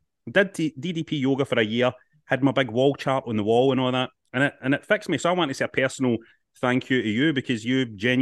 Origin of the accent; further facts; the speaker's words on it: Glasgow, Scotland, United Kingdom; And you're coming to Glasgow, my hometown.